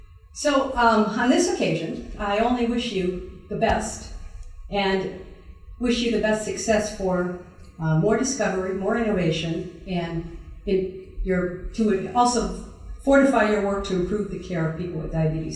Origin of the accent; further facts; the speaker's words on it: Milwaukee, Wisconsin, United States; born there; also born or lived in Indiana / Sweden; But I was born in Milwaukee, Wisconsin. I was educated in the Midwest. Moving to Indiana was like moving to another world. Moved to Sweden to do a PhD, back to the US to do a postdoc, back in Sweden.